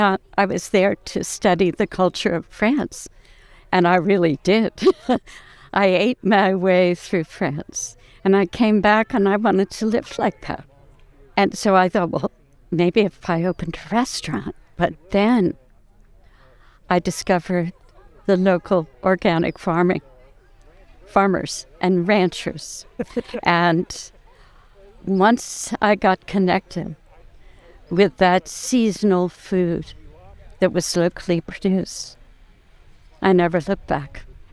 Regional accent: New Jersey, United States; I grew up in New Jersey, and it was before fast food.

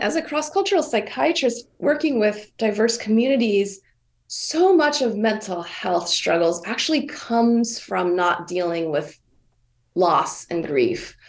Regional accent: Hawaii, United States; all of my personal experiences growing up in Hawaii in a Vietnamese-American refugee family.

